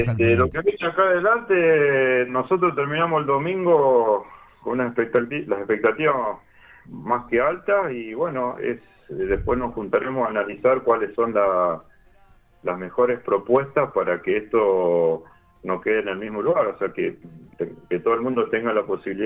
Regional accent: Los Cardos, Santa Fe, Argentina; born there; yo en realidad soy nacido en Los Cardos, provincia de Santa Fe.

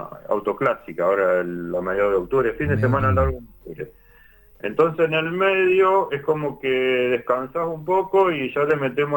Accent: Los Cardos, Santa Fe, Argentina; born there; yo en realidad soy nacido en Los Cardos, provincia de Santa Fe.

